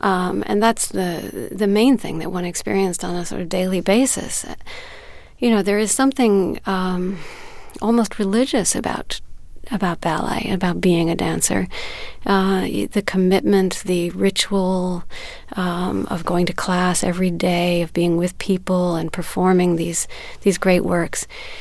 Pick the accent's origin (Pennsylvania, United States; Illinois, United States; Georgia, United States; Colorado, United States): Illinois, United States; Chicago; Well, you know, I was a kid from Chicago, and I, you know, had not grown up in a theatrical world.